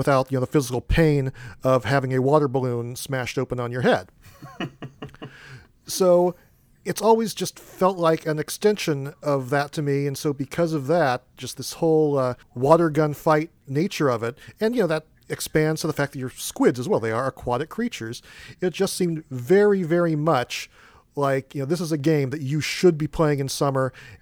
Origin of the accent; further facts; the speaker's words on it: New York, United States; born there; I'm actually a New Yorker by birth, so give me a break here.